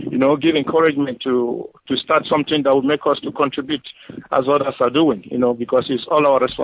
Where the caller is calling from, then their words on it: Gabon; From Gabon.